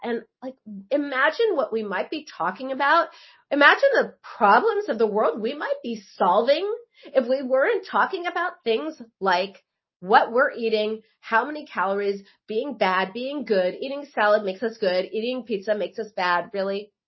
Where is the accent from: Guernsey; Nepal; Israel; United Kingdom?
Israel; now in Los Angeles, United States; We come from Israel, and there's a it's fat phobic. Yeah, I live